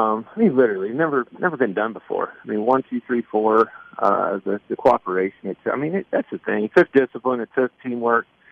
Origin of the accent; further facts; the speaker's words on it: Kansas, United States; I mean, how I grew up around here in Kansas in the Midwest